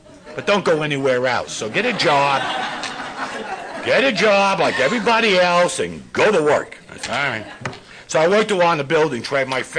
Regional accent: New York, United States; Born and raised in New York, I was the kind of kid, very extremely passive.

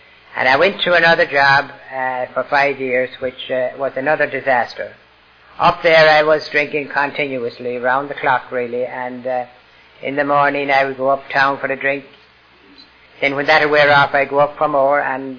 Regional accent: Ireland; moved away; I'm a foreigner. And I was born in Ireland

